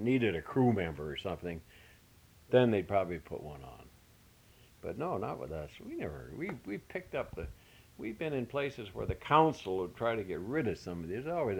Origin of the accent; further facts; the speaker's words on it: Ireland; Some people, I'm Irish, and I should be superstitious